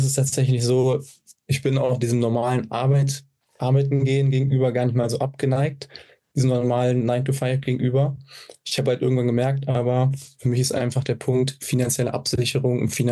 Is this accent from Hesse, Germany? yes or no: yes; Frankfurt, Hesse, Germany; 23, komme aus Frankfurt